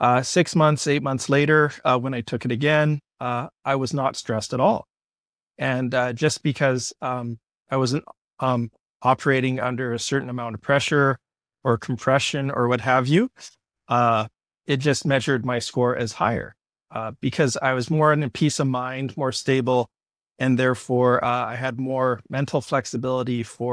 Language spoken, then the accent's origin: English; Kelowna, British Columbia, Canada; I grew up in Kelowna, and kind of a distinguishing feature of Kelowna in the mid 20th century was it was about 80% European